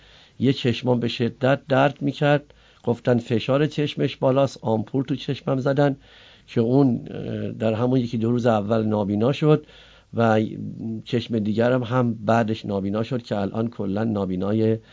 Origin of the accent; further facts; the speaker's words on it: Fin, Isfahan, Iran; من اهل فینم دیگه